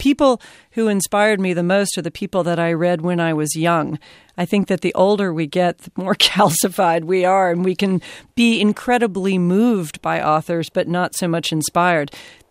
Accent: Nashville, Tennessee, United States; Well, I'm from Nashville. I grew

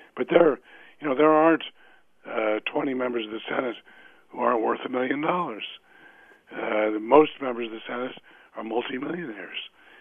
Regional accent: Washington, District of Columbia, United States; I have to admit, I was born in Washington. I grew up here. I do not share in the Washington hysteria.

